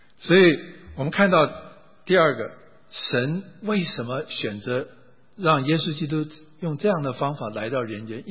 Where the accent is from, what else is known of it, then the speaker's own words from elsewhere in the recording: China; 我们再看我们中国人的历史，我们中国人今天讲究的是经济起飞，讲究的是物质生活